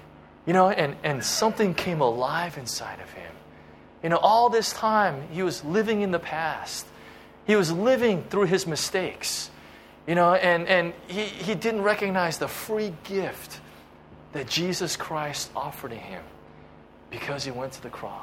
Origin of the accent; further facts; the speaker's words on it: United States; You know, and being American, this is hard to grasp sometimes, right?